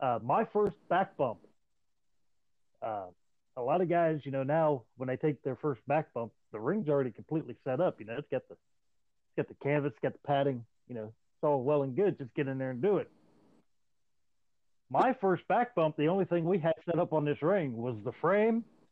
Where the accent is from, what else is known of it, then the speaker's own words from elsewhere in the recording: Canada; All right, so … I'm Canadian.